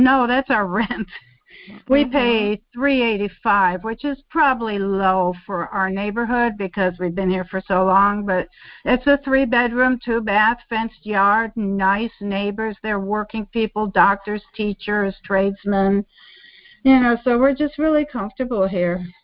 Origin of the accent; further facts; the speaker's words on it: New York City, New York, United States; now in Panama; So I'm from New York City, so I feel more comfortable with that.